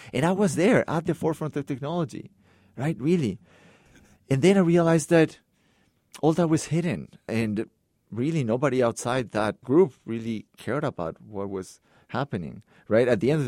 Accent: Lima, Peru; moved away as an adult; I grew up in Lima, Peru, in a third world country. My father was an engineer

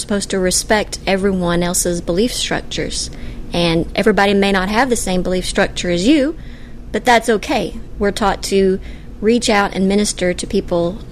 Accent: Castlewood, Virginia, United States; My hometown is a little tiny town that if you think you see it on the map, you hit the crumb and push it away. A little town called Castlewood, Virginia. If you look at Virginia and it's shaped like a boot, it's in the toe.

